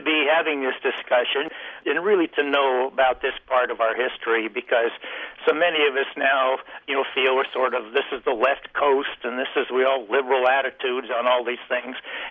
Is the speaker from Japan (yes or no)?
no; Portland, Oregon, United States; I mean, when I grew up in Portland, I'm a native of Oregon, educated here.